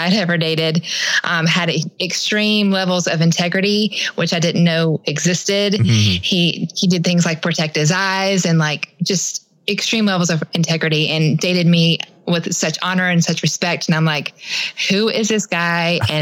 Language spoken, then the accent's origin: English; Atlanta, Georgia, United States; I grew up in Atlanta, Georgia.